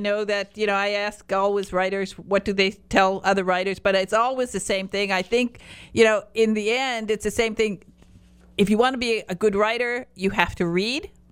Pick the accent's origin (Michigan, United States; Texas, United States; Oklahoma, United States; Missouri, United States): Michigan, United States; now in Florida, United States; Although I'm now in Florida, but I'm from, you know, the Upper Peninsula of Michigan, and of course, we're trout fishers.